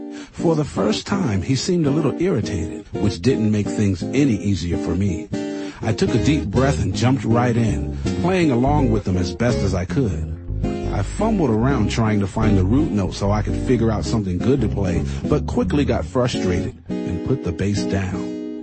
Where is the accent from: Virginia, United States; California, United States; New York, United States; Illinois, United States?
Virginia, United States; Virginia.